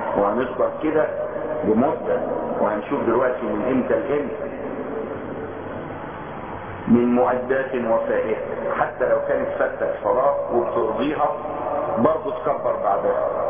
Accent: Egypt; مش احنا عندنا في مصر نسمي الفطر العيد الصغير والاضحى العيد الكبير.

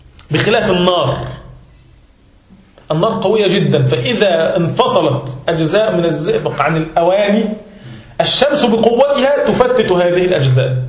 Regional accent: Egypt; قديما عندنا في مصر كانوا يأتون بروث البهائم

